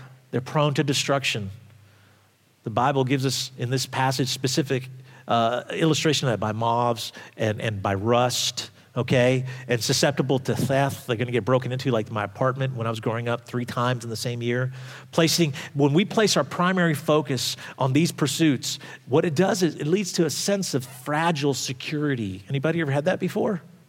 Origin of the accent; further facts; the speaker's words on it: New York City, New York, United States; You know, I grew up in New York, and I remember coming into our apartment when I was like 3 or 4 years old, and it was ransacked.